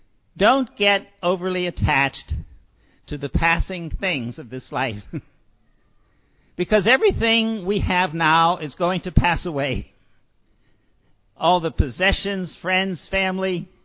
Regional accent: Pennsylvania, United States; I'm originally from Pennsylvania, near Pittsburgh.

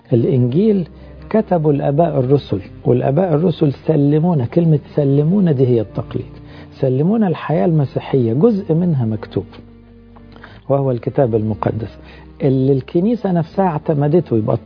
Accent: Egypt; ما يخصنا احنا كشعب مصري

